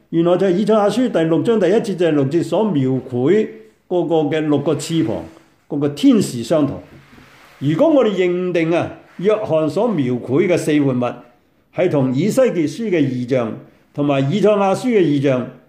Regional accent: China; 所以我哋中国人话一double牛力啊

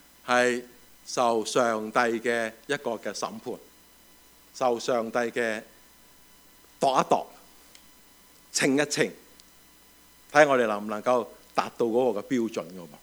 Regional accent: Dongguan, Guangdong, China; now in United States; 我翻咗鄉下，我鄉下咧東莞啊，東莞常最靚啊

